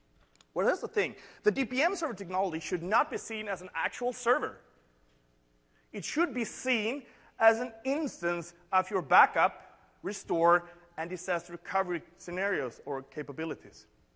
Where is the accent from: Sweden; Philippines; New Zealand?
Sweden; English is a second language; And since I'm from Sweden, I'll put that in north of Europe.